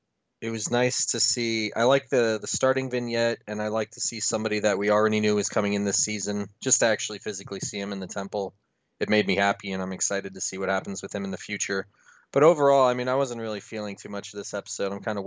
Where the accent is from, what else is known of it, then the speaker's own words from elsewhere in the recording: Poway, California, United States; you know that I grew up in Poway, which is a small city in San Diego.